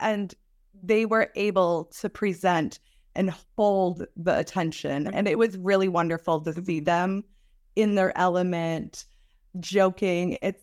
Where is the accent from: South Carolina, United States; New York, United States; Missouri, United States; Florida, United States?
New York, United States; Canandaigua; I was born and raised in Canandaigua, so my members are people within my community